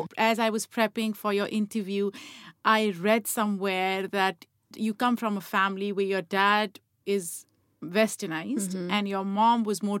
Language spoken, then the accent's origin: English; Lahore, Punjab, Pakistan; I grew up in Lahore as